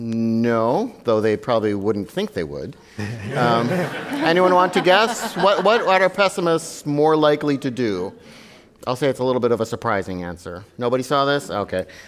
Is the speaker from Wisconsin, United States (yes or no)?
yes; Wisconsin, United States; And I'm from Wisconsin, so that's a lot even to me.